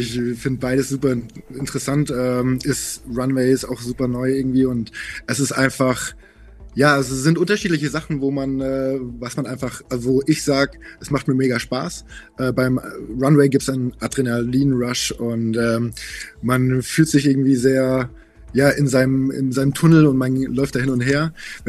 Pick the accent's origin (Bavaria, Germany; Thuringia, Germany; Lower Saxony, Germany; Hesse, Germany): Bavaria, Germany; Munich; Ich bin aus München, Münchner Kindel sozusagen, bin da aufgewachsen